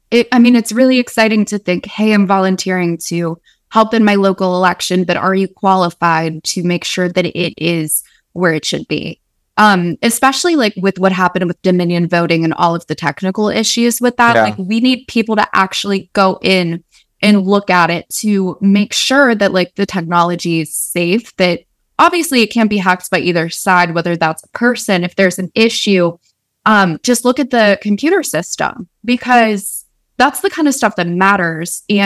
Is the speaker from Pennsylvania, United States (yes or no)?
yes; Latrobe, Pennsylvania, United States; because I was in my hometown. It's a small town, Latrobe, Pennsylvania, where the Steelers train.